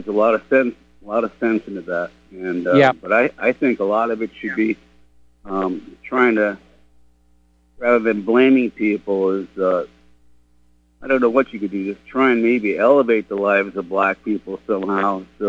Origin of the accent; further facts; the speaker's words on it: New York, United States; I grew up in New York. I wouldn't go into there, a lot of areas.